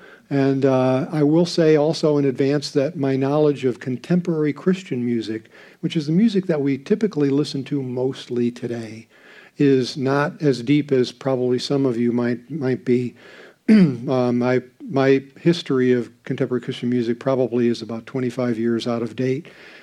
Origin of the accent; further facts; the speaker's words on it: New England, United States; I grew up in New England, and the style of music that I was used to was very traditional